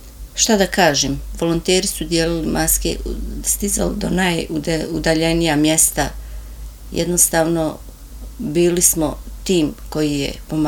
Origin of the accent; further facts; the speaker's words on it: Travnik, Federation of Bosnia and Herzegovina, Bosnia & Herzegovina; born there; Rođena sam u Travniku i završila sam srednju školu. Dolazeći u Donji Vakuf